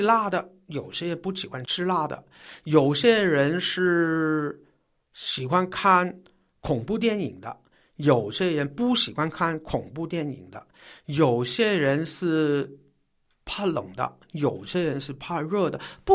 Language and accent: Chinese; Hong Kong; accent: Cantonese; 你们也可能知道我是从香港来的啊，所以呢，我的普通话有很重的白话的口音。